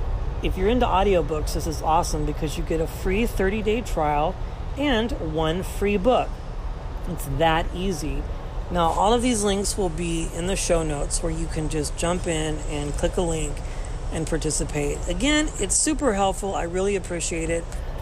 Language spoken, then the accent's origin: English; California, United States; I am on the train coming from San Jose to my hometown in the Bay